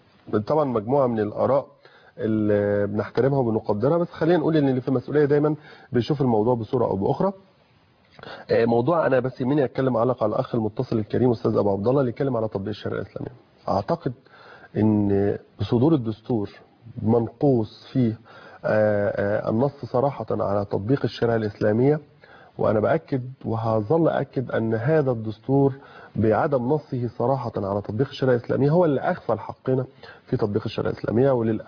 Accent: Egypt; انا كمصري بخاف على بلدي وكمسلم بخاف على ديني

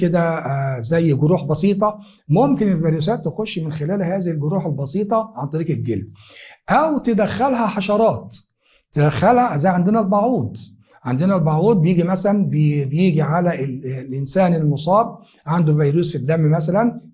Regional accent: Egypt; والحمد لله مش موجود عندنا في مصر بفضل الله سبحانه وتعالى

